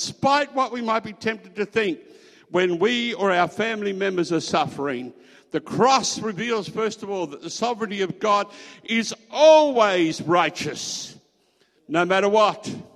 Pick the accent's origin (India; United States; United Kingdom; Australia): Australia; Queensland; who'd grown up in the same area that I grew up in Queensland